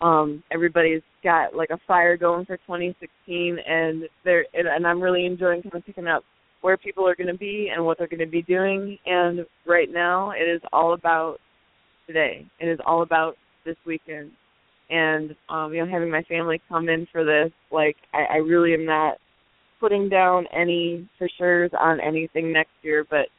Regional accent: Toledo, Ohio, United States; Well, I was working in my hometown. We have a world-class, the Toledo Zoo is world-class.

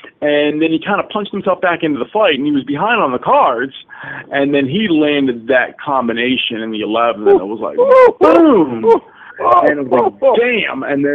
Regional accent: Philadelphia, Pennsylvania, United States; I grew up always in Philadelphia

